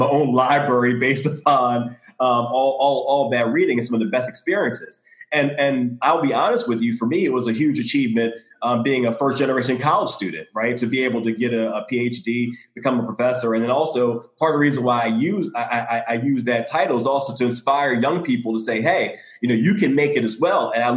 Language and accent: English; Philadelphia, Pennsylvania, United States; I'm originally from Philadelphia.